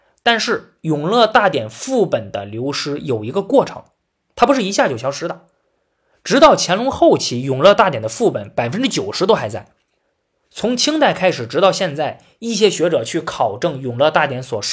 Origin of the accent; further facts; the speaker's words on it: China; 你这是在拐弯抹角的骂我们中国人水平不行，没有智慧吗？